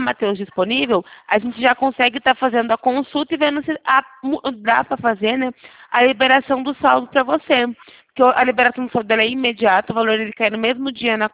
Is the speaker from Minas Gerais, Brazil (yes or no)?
no; São Paulo, Brazil; Eu sou aqui de São Paulo.